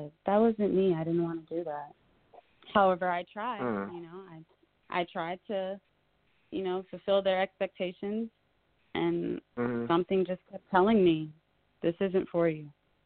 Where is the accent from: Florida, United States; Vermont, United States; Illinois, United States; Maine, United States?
Florida, United States; Palm Bay; also born or lived in Rockledge; Well, I was born in Rockledge, but I grew up in Palm Bay, Florida.